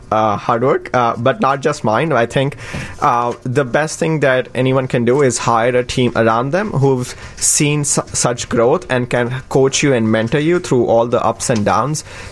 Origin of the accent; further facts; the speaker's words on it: New Delhi, Delhi, India; now in United States; We grew up in New Delhi, India, so we came here to the U.S. Together